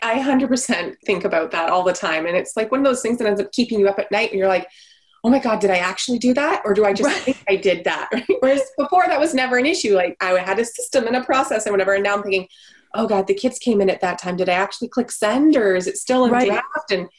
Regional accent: Canada; So for your listeners, I am Canadian. And so here in Ontario

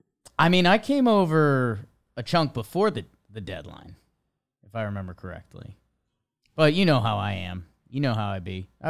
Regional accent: Ohio, United States; who sometimes is on the compound. I grew up in Ohio.

